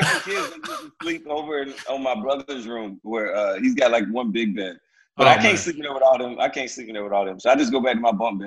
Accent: Prattville, Alabama, United States; So it's for most people that don't know, it's pretty much dead smack in the middle of the state. All right. We're right north of Montgomery

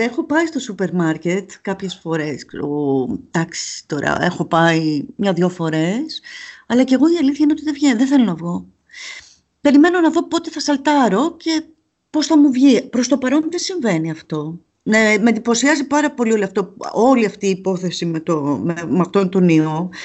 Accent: Kea, South Aegean, Greece; Το νησί μου είναι Ιτζιά.

